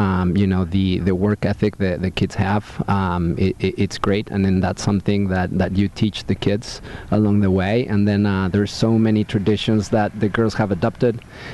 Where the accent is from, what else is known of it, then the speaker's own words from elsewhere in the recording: Mexico City, Mexico; English is a second language; now in United States; I'm originally from Mexico City.